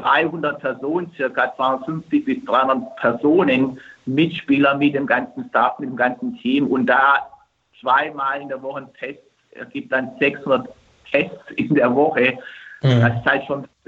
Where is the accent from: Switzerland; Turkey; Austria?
Turkey; Istanbul; Gerade in meiner Heimat unten startet mal, in Istanbul